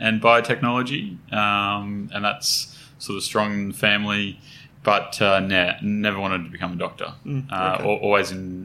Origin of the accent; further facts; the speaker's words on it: Newcastle, United Kingdom; born there; So I was born in Newcastle.